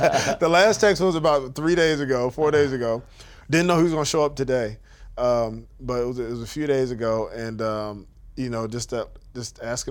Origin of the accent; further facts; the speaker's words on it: United States; these people are from another country. They're from Syria. We're from the United States. We were Christians.